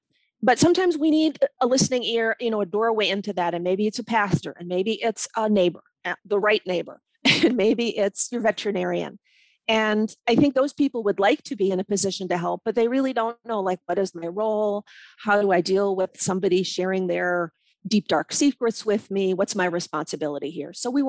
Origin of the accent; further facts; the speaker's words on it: Milwaukee, Wisconsin, United States; now in Le Sueur County, United States; He is from the east side of St. Paul, Minnesota. I am from Milwaukee, Wisconsin. He bought this farm that we're on in Le Sueur County in 1988